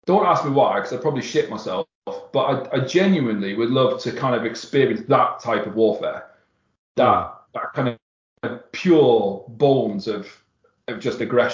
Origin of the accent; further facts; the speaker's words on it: York, Yorkshire and the Humber, United Kingdom; now in Norway; you know, I grew up in York. There's a huge Viking culture in York. I live in fucking Norway.